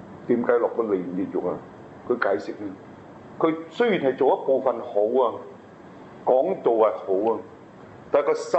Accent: China; 加上我們中國人有些不好的傳統的這個風氣

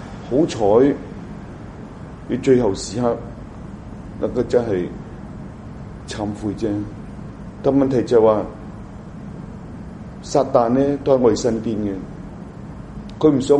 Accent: China; 其實好等同我哋中國人嘅傳統啊。

